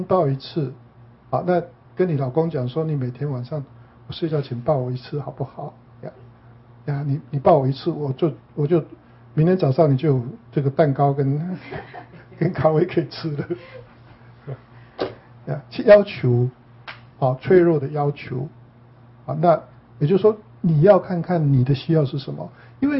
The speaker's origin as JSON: {"language": "Chinese", "country": "Taiwan", "said": "可是我刚从台湾来的时候"}